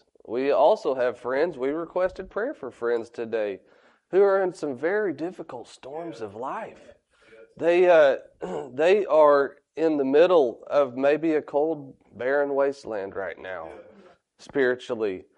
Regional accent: Oklahoma, United States; And growing up in Oklahoma, we had a lot of different weather that happened there.

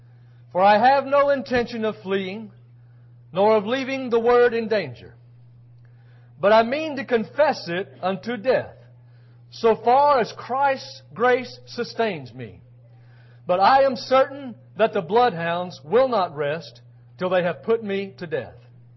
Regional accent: United States; I'm glad I'm an American. I'm glad that I had this opportunity to be born and to be reared in a free country.

